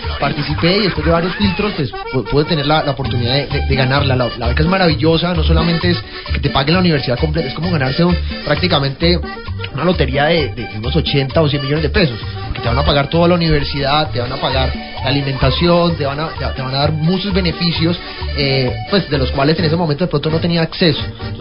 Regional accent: Pradera, Valle del Cauca, Colombia; yo soy de Pradera Valle, queda un poco más allá de Palmira.

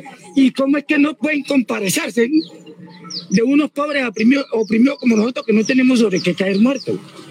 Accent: Poteo, Valle del Cauca, Colombia; Soy afectado del río porque allá estaba y allá tengo cosas, pero soy del corregimiento de Poteo.

